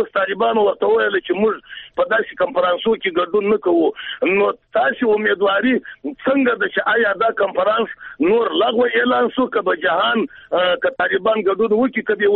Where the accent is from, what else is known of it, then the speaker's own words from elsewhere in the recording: Afghanistan; خبره ده چې موږ افغانان یو نظر ورکوم، زه پښتون د چا سره لرم.